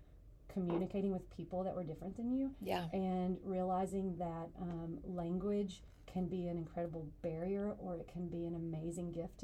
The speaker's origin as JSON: {"language": "English", "region": "Arkansas", "country": "United States", "said": "my family's all, like, an 8-hour drive away because I'm from Arkansas."}